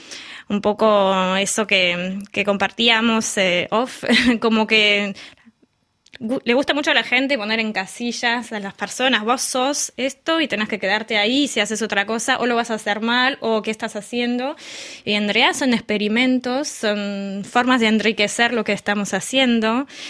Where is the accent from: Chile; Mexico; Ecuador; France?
France; Paris, Île-de-France; nací acá, como bien decías, de parte de mi familia paterna, yo, bueno, soy francesa, es francés de Normandía, un poco de ahí viene ese pelo rubio, y de parte de mi mamá, bueno, ella es de padres españoles, y ella es española, nació en Argelia